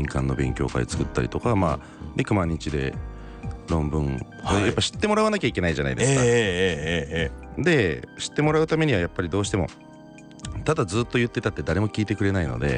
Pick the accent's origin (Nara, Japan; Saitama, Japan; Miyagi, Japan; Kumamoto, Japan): Kumamoto, Japan; 私たち熊本県民が阿蘇の恩恵を多大に受けてる